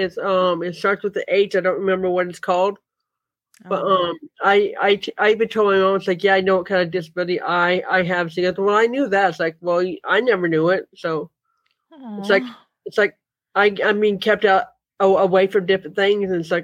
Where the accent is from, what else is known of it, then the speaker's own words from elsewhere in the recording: Alaska, United States; moved away as an adult; now in Utah, United States; I'm from Alaska originally, and I lived there for 20 years.